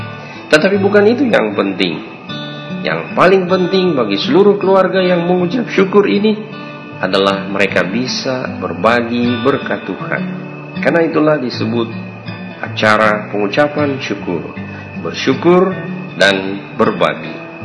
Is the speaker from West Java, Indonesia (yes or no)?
no; Manado, North Sulawesi, Indonesia; born there; di tempat kelahiran saya di Minahasa, di Manado dan sekitarnya